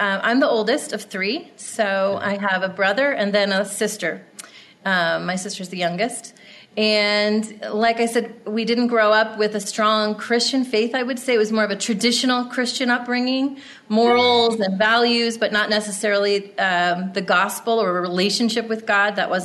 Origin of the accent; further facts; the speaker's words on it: New Jersey, United States; Well, I grew up in New Jersey on the New Jersey shore.